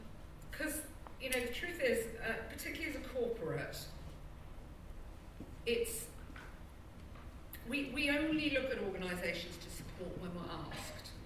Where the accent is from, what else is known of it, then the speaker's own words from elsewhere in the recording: Camden, London, United Kingdom; they bothered to find out that I was born and raised in Camden, that I knew the estates around there, that I'd been to school there, that I knew the problems of the borough.